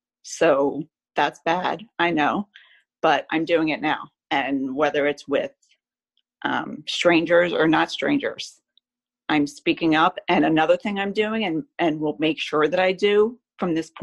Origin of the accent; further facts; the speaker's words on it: Philadelphia, Pennsylvania, United States; I grew up in Northeast Philly, but it was a very white neighborhood back then. Mostly Irish and German.